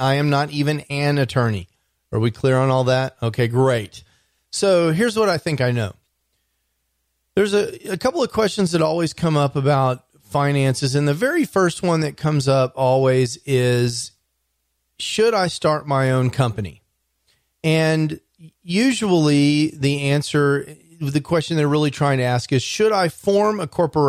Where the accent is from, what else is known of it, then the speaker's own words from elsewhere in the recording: Dallas, Texas, United States; because, hey, I'm from Dallas, Texas. Dallas is in the United States of America.